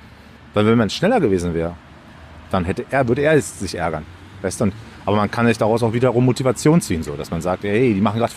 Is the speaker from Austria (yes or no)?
no; East Germany, Germany; Also ich bin nur im Osten groß geworden, habe auch nur den Osten wahrgenommen.